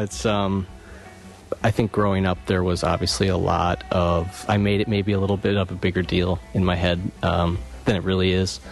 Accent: Janesville, Wisconsin, United States; Yeah, so I came back to my hometown, which is Janesville, Wisconsin, around 2009. And I moved out into a house in the country that is on my family's farm that was a little dilapidated

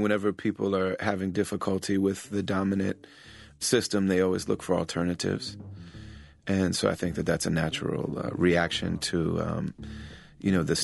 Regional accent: Madison, Wisconsin, United States; born there; And so I was born in Madison, and then we almost immediately started moving around to different cities in the Midwest.

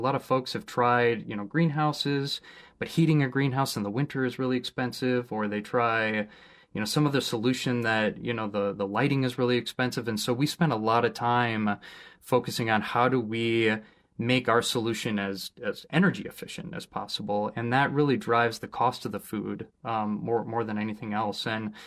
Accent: Appleton, Wisconsin, United States; also born or lived in New York City, New York; I was brought up in Appleton, Wisconsin, and found myself out in the city.

